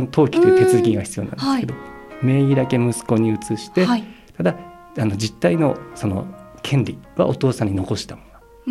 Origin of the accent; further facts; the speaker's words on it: Sukagawa, Fukushima, Japan; うちの実家っていうのは、はい、あの福島の須賀川っていうところがありまして